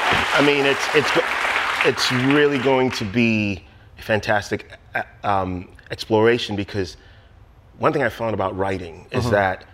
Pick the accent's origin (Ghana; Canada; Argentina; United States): Ghana; I grew up in Ghana through high school, I went to Achimota Secondary School, which is fantastic school, produced presidents.